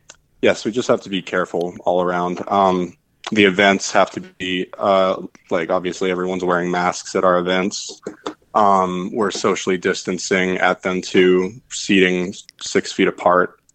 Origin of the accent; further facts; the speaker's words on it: Gardner, Montana, United States; I am. I'm from Gardner, Montana.